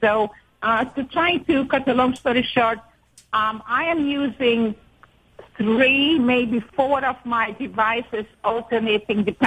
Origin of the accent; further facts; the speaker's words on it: Rochester, New York, United States; now in Florida, United States; I'm calling from Florida, and I'm originally a Rochesterian.